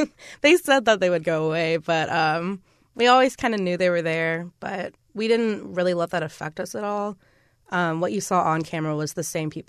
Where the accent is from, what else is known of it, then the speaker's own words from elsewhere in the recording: Louisville, Kentucky, United States; I'm coming from Louisville, where I just have always been a city girl